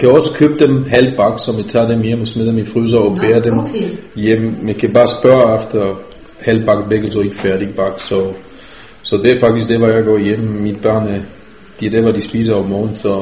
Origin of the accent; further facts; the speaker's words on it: Israel; Danish is a second language; now in Denmark; Jeg kan ikke lade være, fordi jeg kommer fra Israel